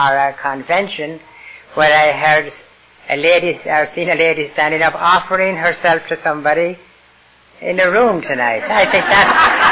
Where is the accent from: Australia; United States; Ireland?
Ireland; moved away; I'm a foreigner. And I was born in Ireland